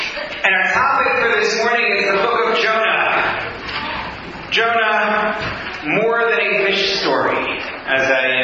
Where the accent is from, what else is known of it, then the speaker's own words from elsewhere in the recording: United States; You have to remember also, I'm American, I don't know the geography.